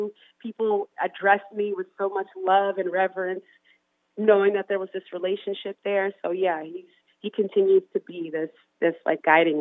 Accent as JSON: {"language": "English", "town": "Ithaca", "region": "New York", "country": "United States", "tie": "born or raised there", "also_born_or_lived": "Poughkeepsie", "said": "I was born in Poughkeepsie and then moved to Ithaca when I was about 5."}